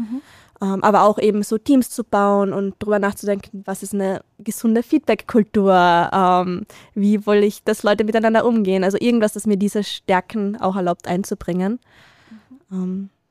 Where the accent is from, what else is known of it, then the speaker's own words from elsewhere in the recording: Carinthia, Austria; ich bin aufgewachsen in Kärnten und habe halt meine Freizeit irgendwie damit verbracht, in Feldern rumzulaufen oder Wälder zu erkunden.